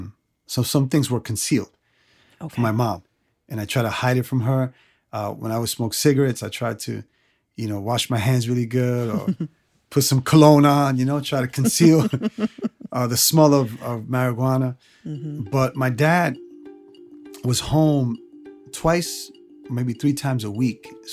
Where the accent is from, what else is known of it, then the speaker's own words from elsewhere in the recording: New York City, New York, United States; I was raised in Queens, New York, and I'm the youngest of five brothers.